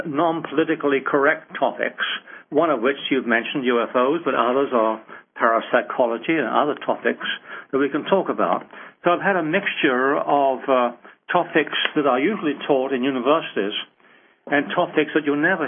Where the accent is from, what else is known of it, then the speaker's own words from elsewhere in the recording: England, United Kingdom; moved away as an adult; now in United States; I grew up in England many years ago. I came to Stanford in 1955. I've been there ever since